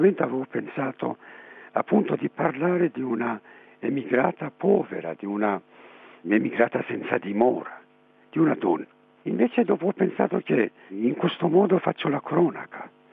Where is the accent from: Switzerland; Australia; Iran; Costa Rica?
Iran; Italian is a second language; now in Italy; io sono stato esiliato per tanti anni, a suo tempo e non ho avuto la possibilità di tornare nel mio paese, nell'Iran.